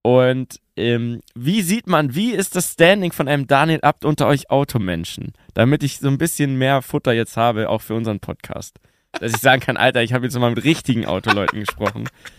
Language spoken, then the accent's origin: German; Munich, Bavaria, Germany; weil ich bin ja Urbayer, geboren in München.